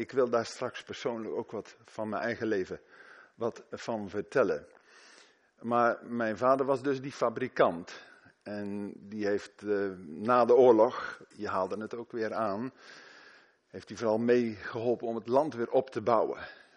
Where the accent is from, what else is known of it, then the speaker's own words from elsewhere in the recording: Sprang-Capelle, North Brabant, Netherlands; also born or lived in Rotterdam; Ik ben daarna vrij snel verhuisd naar Brabant, Sprangkapelle, tussen Waalwijk en Waspik, op weg naar Den Bosch. En daar ben ik opgegroeid, van 58 tot 78, zeg, tot 20.